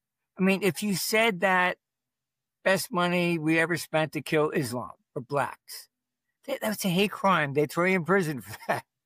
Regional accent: Philadelphia, Pennsylvania, United States; I mean, I grew up in the Philadelphia area

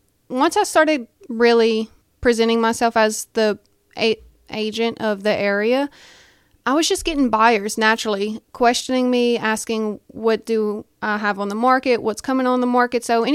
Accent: Ville Platte, Louisiana, United States; once I moved back to Ville Platte, I really just started focusing on my hometown and my sphere of influence and made sure everyone I knew I was a realtor.

